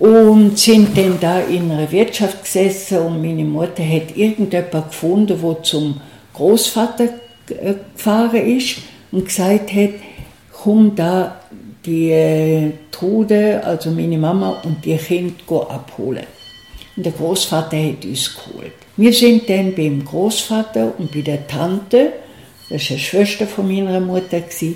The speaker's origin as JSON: {"language": "German", "region": "Pomeranian Voivodeship", "country": "Poland", "tie": "born or raised there", "moved": "yes", "said": "ich bin in Pommern aufgewachsen, hatte einen Teil vom Zweiten Weltkrieg und das Ende vom Zweiten Weltkrieg erlebt. Und nach diesem Ende ist unsere Familie aus Pommern ausgewiesen worden."}